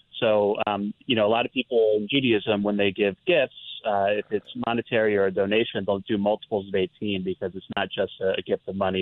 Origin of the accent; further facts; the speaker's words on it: St. Louis, Missouri, United States; I am from St. Louis, where I had my football team taken away from me twice.